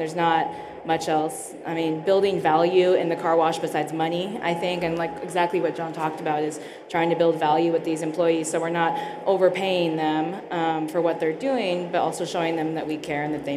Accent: Colorado, United States; But we live in Colorado. I'm from Colorado.

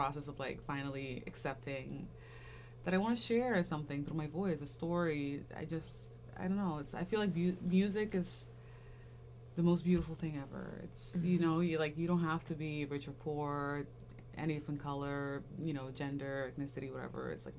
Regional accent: Curaçao; I'm from Curacao, yeah. It's cool. It's Caribbean island

